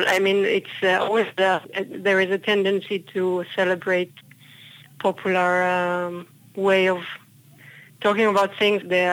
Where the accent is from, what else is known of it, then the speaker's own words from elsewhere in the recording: Israel; English is a second language; I grew up in Israel and had my school in Israel